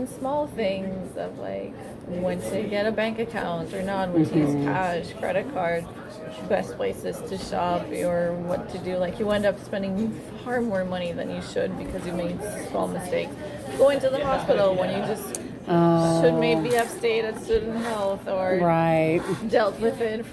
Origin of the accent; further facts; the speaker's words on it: São Paulo, Brazil; also born or lived in Paraguay; I'm from Brazil.